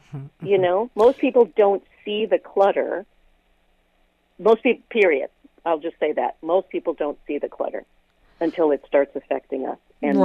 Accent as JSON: {"language": "English", "town": "Chicago", "region": "Illinois", "country": "United States", "moved": "yes", "said": "I'm from Chicago."}